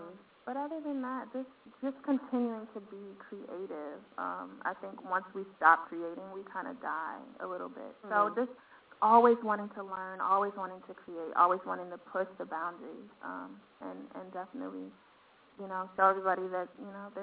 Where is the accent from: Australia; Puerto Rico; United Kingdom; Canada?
Puerto Rico; born there; I was born in Puerto Rico. I'm Puerto Rican, Trinidadian, Creole.